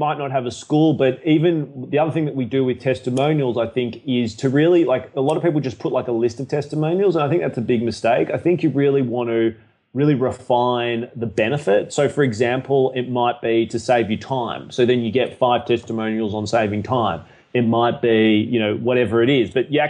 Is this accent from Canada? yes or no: no; Australia; How do they know I'm from Australia?